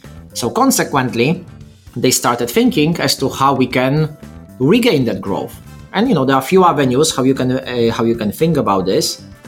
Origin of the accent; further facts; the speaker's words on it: Poland; I remember when I was growing up in Poland, like you aspired to have a Western passport.